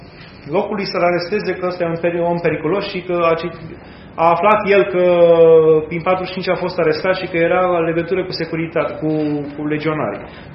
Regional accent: Romania; Bine, noi așa ca români zicem, da, domnule, a fost felul nostru de ne arăta faptul că noi nu suntem de acord cu comunismul.

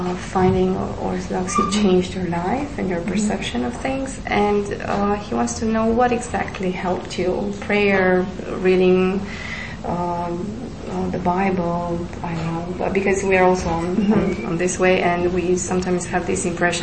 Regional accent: Birmingham, Alabama, United States; Well, I'm actually from Alabama, from Birmingham, so I haven't been in the libraries.

